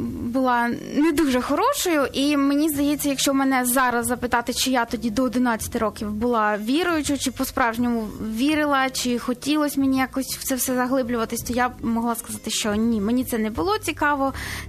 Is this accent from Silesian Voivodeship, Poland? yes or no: yes; Katowice, Silesian Voivodeship, Poland; Я взагалі з Польщі, так, але не з самого Кракова, ага. З Катовіц, це під Краковом, Шльонське воєводство.